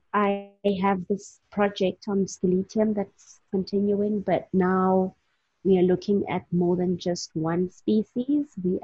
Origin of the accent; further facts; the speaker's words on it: South Africa; first language Xhosa; English is a second language; my first language is actually isiXhosa, which is a local language. Got lots of click sounds.